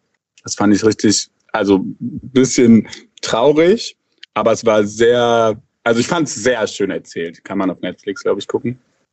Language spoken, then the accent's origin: German; Cologne, North Rhine-Westphalia, Germany; now in Berlin, Germany; ich bin in Köln aufgewachsen, wohne jetzt in Berlin.